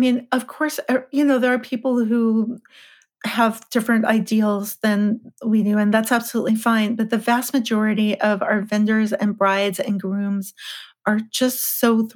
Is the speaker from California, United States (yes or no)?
yes; Los Angeles, California, United States; I'm from LA, I'm from California.